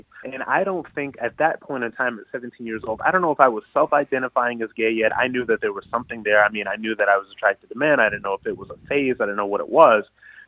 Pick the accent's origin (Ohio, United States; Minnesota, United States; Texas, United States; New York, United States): Ohio, United States; Akron; I'm from Akron, Ohio. So I'm from Akron, Ohio. It's a very, I'm from a lower middle class background. It's a very working class place. It's the rubber belt, right? It's what they call middle America, real America, whatever you want to call it.